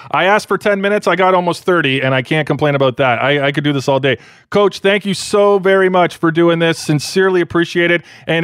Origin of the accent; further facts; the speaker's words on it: London, Ontario, Canada; my hometown in London, Ontario